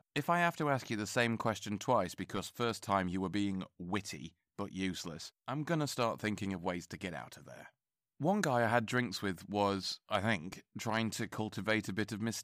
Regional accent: England, United Kingdom; but I'm English.

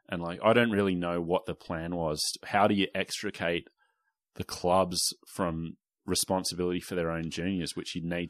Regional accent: Newtown, New South Wales, Australia; I grew up in Newtown, and it was something I wrestled with, like, growing up, like, not having that club.

